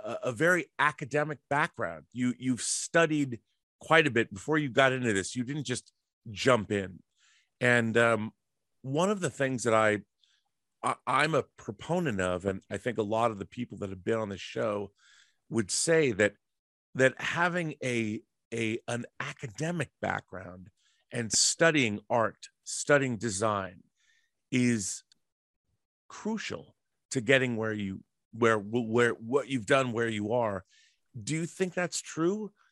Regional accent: Seattle, Washington, United States; like when I was growing up, Derek Jarman, as an American living in Seattle, I would go to the Seattle International Film Festival.

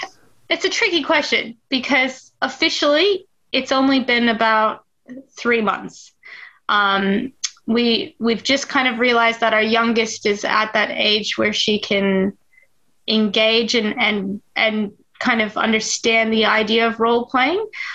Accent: Queensland, Australia; So there's lots of little towns, but if you ask anyone, we're from the Sunny Coast or the Sunshine Coast. But yeah, so where we are, it's kind of a smaller kind of sleepy surfer town sort of vibe.

